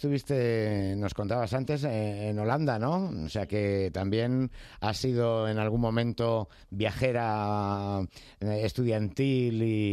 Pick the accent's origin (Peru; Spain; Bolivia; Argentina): Spain; Madrid, Community of Madrid; Yo soy de Vicálvaro, al lado de Coslada.